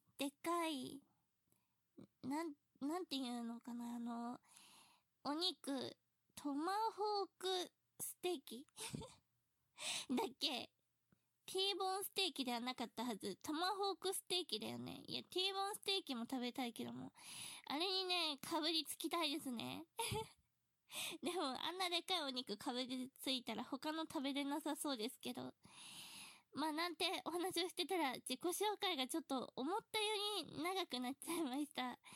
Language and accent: Japanese; Saitama, Japan; 武蔵の国って言ったらわかりますかね。あと、最近、新1万円札になった、渋沢栄一さんと同じ出身地です。